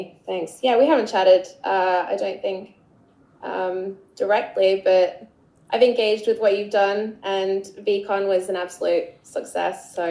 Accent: Yorkshire and the Humber, United Kingdom; born there; I was born in Yorkshire, which is in the north of England.

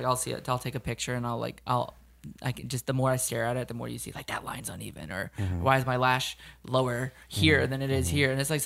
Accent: Fort Myers, Florida, United States; Fort Myers.

